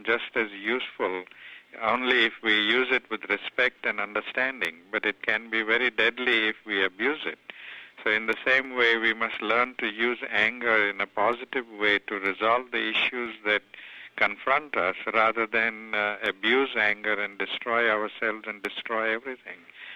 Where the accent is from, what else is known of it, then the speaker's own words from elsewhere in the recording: South Africa; I came from South Africa, and at the age of 10, I was beaten up by some white youths, and then a few months later, I was beaten up by black youths